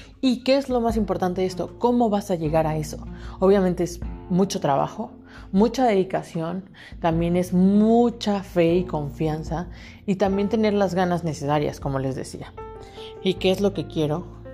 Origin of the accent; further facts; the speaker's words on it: Tabasco, Mexico; now in Puebla, Mexico; del lugar donde yo soy, de Tabasco